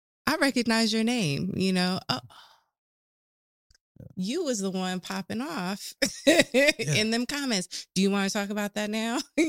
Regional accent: Oakland, California, United States; now in Portland, United States; New York, I taught in the Bronx, I grew up in Oakland, I remember Portland in the 80s

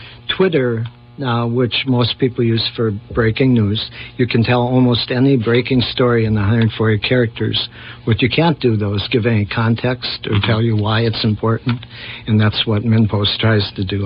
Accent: St. Paul, Minnesota, United States; I was born in St. Paul, stayed here. So I did have set connections of knowing St. Paul well.

